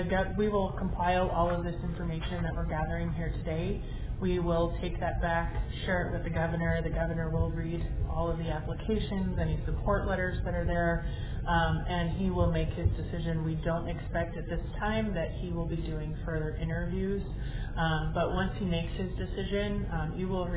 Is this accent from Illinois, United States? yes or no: no; Maryland, United States; now in Arizona, United States; I'm not. I'm from Maryland originally